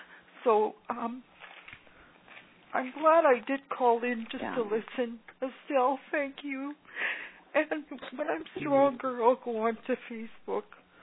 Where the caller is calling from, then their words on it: Thunder Bay, Ontario, Canada; I'm calling from Thunder Bay, Ontario.